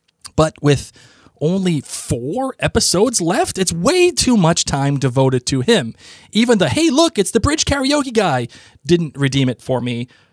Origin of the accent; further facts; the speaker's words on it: Boston, Massachusetts, United States; I'm from Boston. I say things how I want to say them.